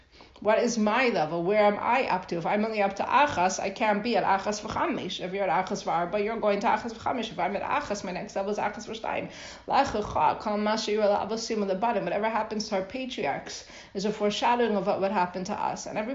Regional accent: Toronto, Ontario, Canada; I grew up in Toronto with Avner B'nai Torah

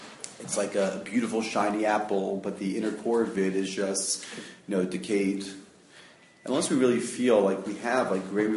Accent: Baltimore, Maryland, United States; I grew up in Baltimore, so my friends from Near Israel would tell me this.

